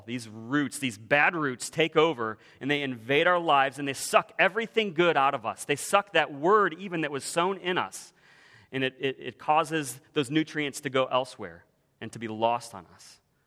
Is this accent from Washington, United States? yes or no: no; Cleveland, Ohio, United States; When we moved away from Cleveland, Ohio, I'm from Cleveland. I grew up there. I'm afflicted with the Cleveland sports curse